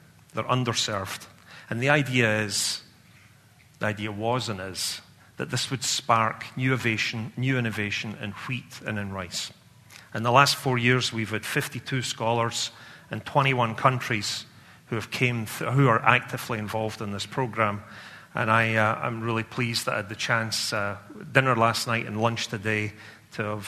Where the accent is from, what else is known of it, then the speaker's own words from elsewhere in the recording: Scotland, United Kingdom; I have to tell you, as a Scotsman, I'm a contradiction because I'm optimistic.